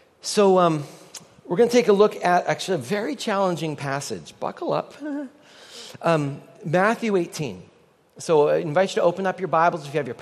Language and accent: English; Canada; as a Canadian